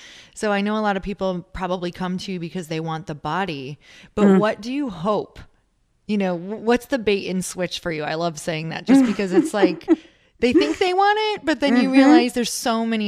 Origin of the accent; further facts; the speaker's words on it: Midwest, United States; because I'm from the Midwest, girl, you were just speaking